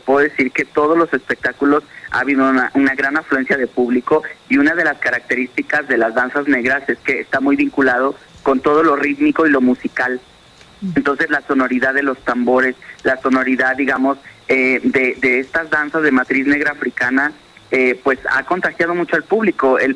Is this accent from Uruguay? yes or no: no; Mexico; la matriz negra africana que nos constituye como mexicanos, como afromexicanos